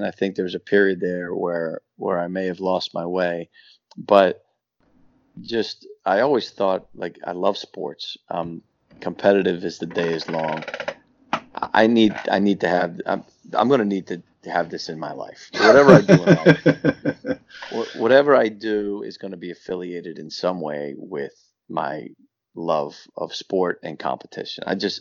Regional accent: Massachusetts, United States; I was from Massachusetts, you know, like, I didn't grow up in Philly.

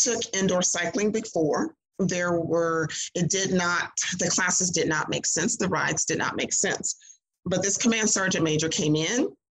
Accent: Mississippi, United States; also born or lived in Tennessee; I moved from Tennessee to Mississippi. I grew up in Mississippi, but after high school, college, marriage life took me away.

